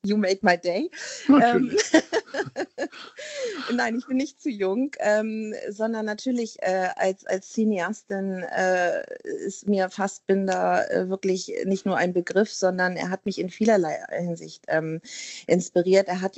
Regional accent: Hamburg, Germany; ich bin Hamburgerin, ne, eine waschechte Hamburgerin

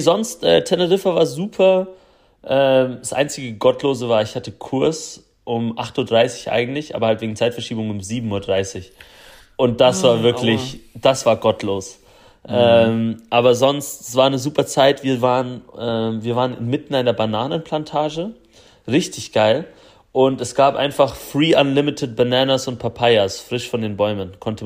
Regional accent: Germany

